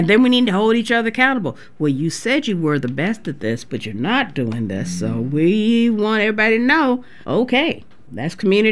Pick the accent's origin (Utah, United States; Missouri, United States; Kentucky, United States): Missouri, United States; St. Louis; growing up in St. Louis, Missouri, which I did, and listening to primarily white stations